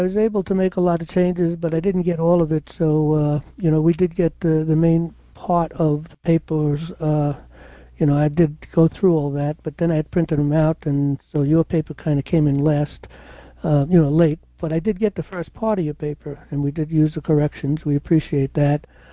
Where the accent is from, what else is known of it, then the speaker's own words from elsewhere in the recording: New York City, New York, United States; born there; I was born in New York City